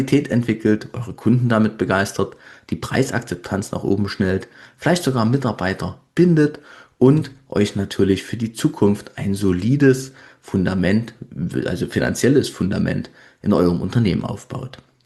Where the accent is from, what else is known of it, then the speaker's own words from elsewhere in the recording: Dresden, Saxony, Germany; wie man in meiner Heimat Dresden sagt